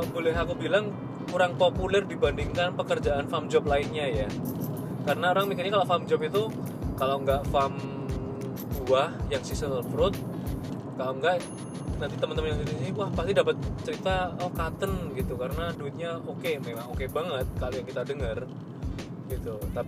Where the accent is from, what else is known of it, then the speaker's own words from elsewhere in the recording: Yogyakarta, Special Region of Yogyakarta, Indonesia; Cuman kalau di aku dari Jogja gitu kan benar juga ada pabrik tebu.